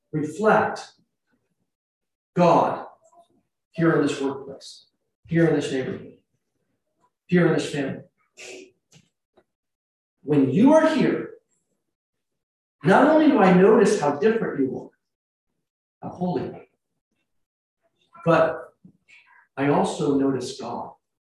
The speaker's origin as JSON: {"language": "English", "region": "California", "country": "United States", "tie": "born or raised there", "said": "I grew up in California, and so I didn't know a lot of the family members there, lots of cousins and uncles and aunts."}